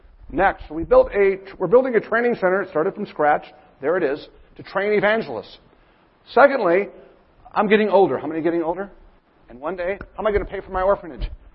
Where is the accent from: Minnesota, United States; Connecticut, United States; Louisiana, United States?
Minnesota, United States; I'm from Minnesota. If I don't talk fast, I freeze to death.